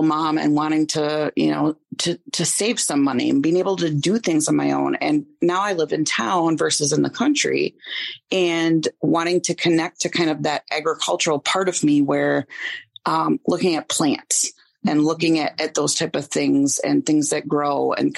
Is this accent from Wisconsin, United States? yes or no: yes; Wisconsin, United States; I live in Wisconsin, born and raised here. I grew up on a dairy farm, married a farmer.